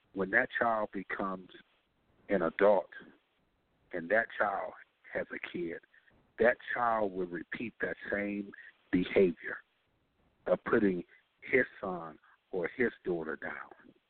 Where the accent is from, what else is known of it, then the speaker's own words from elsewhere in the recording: Racine, Wisconsin, United States; I'm born and raised in Racine, Wisconsin. So I am from the state of Wisconsin.